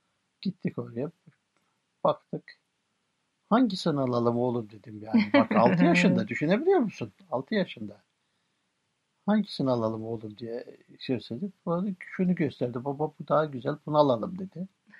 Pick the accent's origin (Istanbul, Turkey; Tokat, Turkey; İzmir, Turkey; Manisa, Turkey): Tokat, Turkey; Çevrecik; Köyümüzde eski, yani ismi Tinyaba, şimdiki ismi Çevrecik olan bir köyümüz.